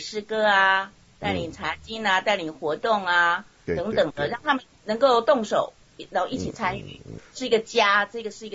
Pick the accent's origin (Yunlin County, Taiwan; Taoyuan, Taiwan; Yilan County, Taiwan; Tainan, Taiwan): Yilan County, Taiwan; 台湾，我老家在宜兰。